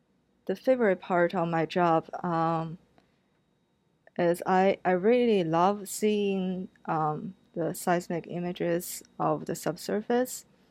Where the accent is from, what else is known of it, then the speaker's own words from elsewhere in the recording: China; moved away as an adult; now in United States; And I'm from China, and I spent 22 years in China. And then after finishing college, I came to the United States for graduate school, and I have been living in the US since then.